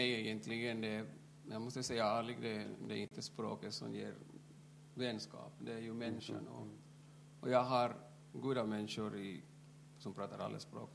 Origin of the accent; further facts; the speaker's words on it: Peru; Swedish is a second language; moved away as an adult; now in Finland; Jag hade studerat media i Peru, i mitt hemland.